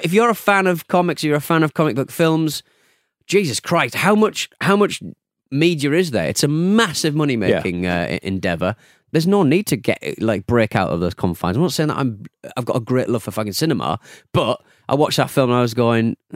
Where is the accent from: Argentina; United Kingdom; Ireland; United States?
United Kingdom; Yeah, I'm a British eccentric.